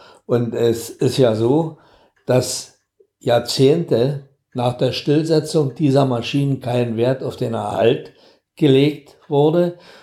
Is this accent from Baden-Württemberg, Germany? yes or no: no; Spremberg, Brandenburg, Germany; Ich komme aus Spremberg, ein Textil, eigentlich eine Textilgegend, so wie die ganze Lausitz es war.